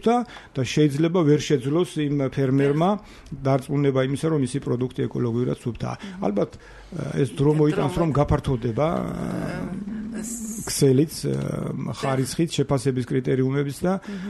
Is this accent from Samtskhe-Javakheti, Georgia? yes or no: no; Shida Kartli, Georgia; ეს არის რეგიონი საქართველოსი, ჩემთვის პირველი სამშობლო, უპირველესი, სადაც დავიბადე, გავიზარდე და ბოლომდე ალბათ ვიბრძოლებ იმისთვის, რომ ეს რეგიონი საქართველოს შემადგენლობაში მყარად შემოვიდეს.